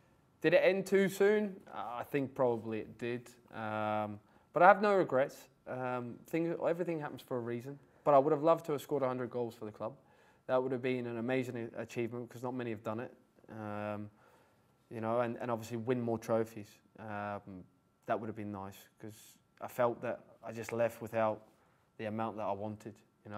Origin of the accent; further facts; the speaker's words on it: Middlesbrough, North East England, United Kingdom; I'm from Middlesbrough.